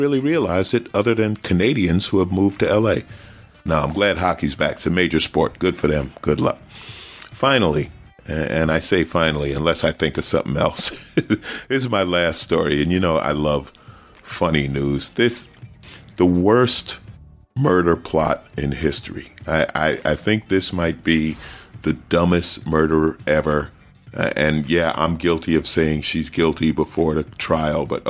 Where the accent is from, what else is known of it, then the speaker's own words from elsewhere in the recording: New York, United States; I'm a Knicks fan. I grew up in New York, but I absolutely love the Clippers.